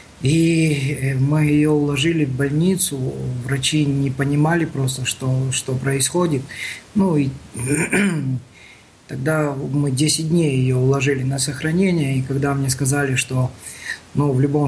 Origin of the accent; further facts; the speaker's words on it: Georgia; я родился и вырос в Грузии. Я служил тут в армии.